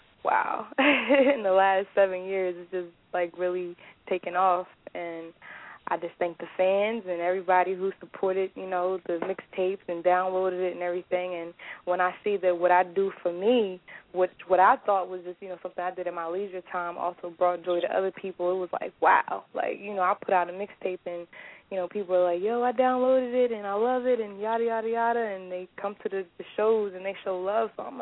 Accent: Dover, Delaware, United States; also born or lived in Oklahoma City; Well, I am originally from Oklahoma City, Oklahoma. Shout out to Sooner State. But I was actually raised in Dover, Delaware, which is the first state.

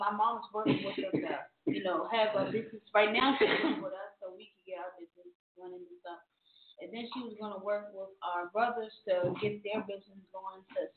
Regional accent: Washington, District of Columbia, United States; We're from DC, which we still is in DC. So but we was just born in a different part of DC, more like by Martin Luther King Avenue or something like that. But we was born in DC and still live in DC.

